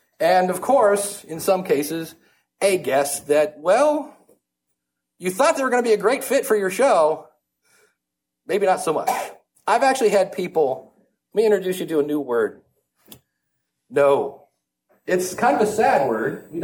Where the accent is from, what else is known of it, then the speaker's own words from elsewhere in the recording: Cleveland, Ohio, United States; I'm from Cleveland. You may have heard LeBron James is back in town.